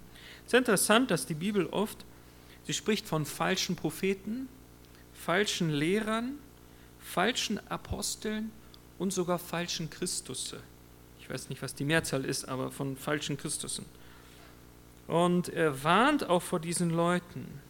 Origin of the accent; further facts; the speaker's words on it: Wolfsburg, Lower Saxony, Germany; Ich komme aus Wolfsburg, aber ich habe da noch nie einen Wolf gesehen.